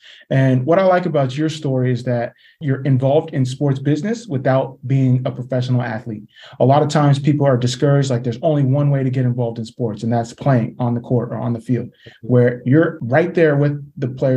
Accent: Nigeria; And obviously, you know, us both being Nigerian

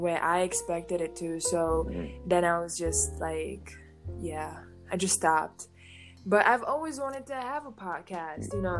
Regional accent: Timișoara, Timiș County, Romania; Right, I'm from Romania, Europe. Oh, a city called Timișoara.

